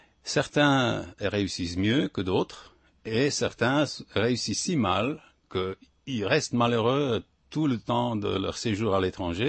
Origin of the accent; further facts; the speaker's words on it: Moravia, Czechia; French is a second language; moved away; Je suis arrivé de la Moravie déchristianisée relativement, mais avec beaucoup de coutumes chrétiennes qui sont moraves, qui ne sont ni tchèques, ni silésiennes, sont moraves